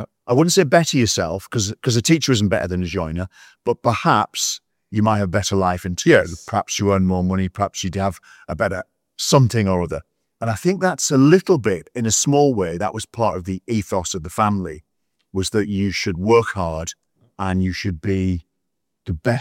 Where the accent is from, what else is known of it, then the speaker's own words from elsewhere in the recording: Middlesbrough, North East England, United Kingdom; So I was brought up in Middlesbrough, lived in various places across town.